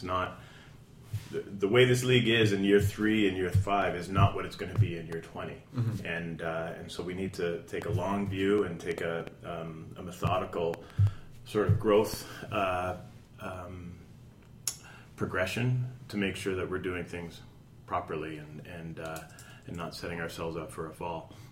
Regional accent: Canada; I'm born and raised in Canada.

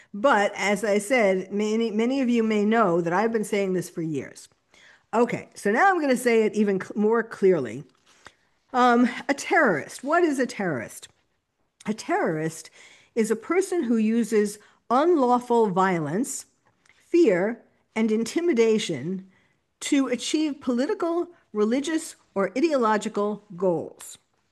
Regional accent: New York City, New York, United States; And I was born and bred in New York City, which is why I decided to become the terrorist therapist when 9/11 happened.

